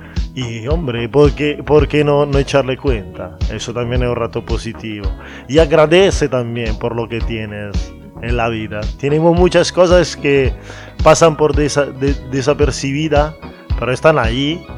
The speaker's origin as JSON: {"language": "Spanish", "country": "Italy", "second_language": "Spanish", "said": "Hombre, soy italiano, no puedo no hablar del café."}